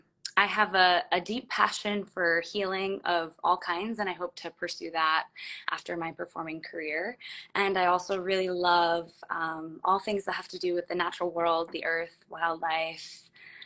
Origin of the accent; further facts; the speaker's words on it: New York, United States; So I'm originally from Long Island, in New York, and I have danced since I was three.